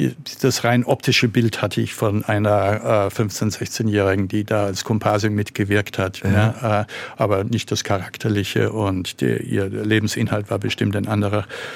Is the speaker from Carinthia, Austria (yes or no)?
no; Salzburg, Austria; ich komme ja aus Salzburg und das heißt, ich bin auch in diesem ländlichen und in diesem bergigen Raum ja aufgewachsen.